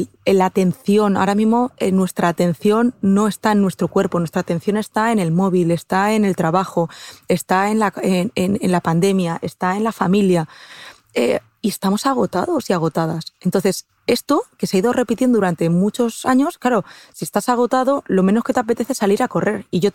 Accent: Castilla-La Mancha, Spain; yo es que soy manchega, soy de Castilla-La Mancha, entonces todo lo que sean vinos y quesos suelen tener.

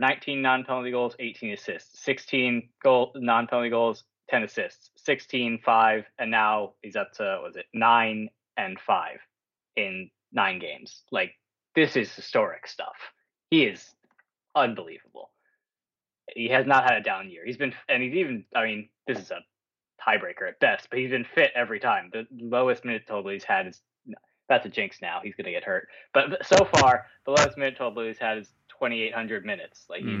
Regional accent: United States; as an American

